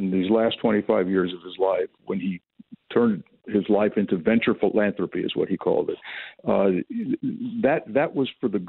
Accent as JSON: {"language": "English", "town": "Fairfax", "country": "United States", "said": "You know, I'm a kid from Fairfax. I'm dealing with one of the richest guys in town"}